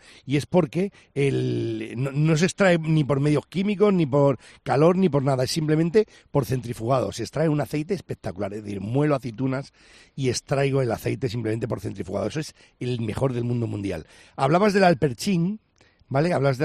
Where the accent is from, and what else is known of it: Spain